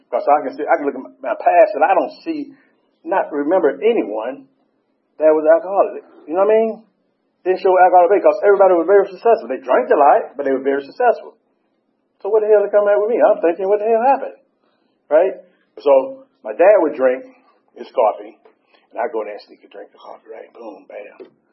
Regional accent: Brundidge, Alabama, United States; So, but you know, I grew up in a small town in Alabama, Brandage, Alabama

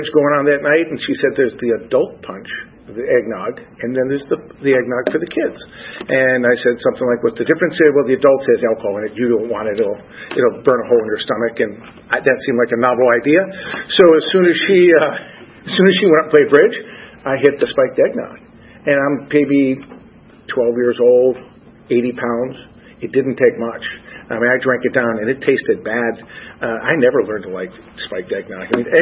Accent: Syracuse, New York, United States; born there; I was born in Syracuse, New York, of an athletic Italian-American family.

